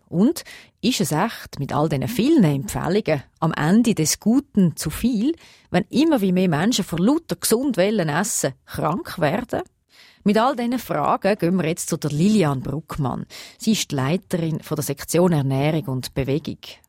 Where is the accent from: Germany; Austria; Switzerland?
Switzerland; bei uns in der Schweiz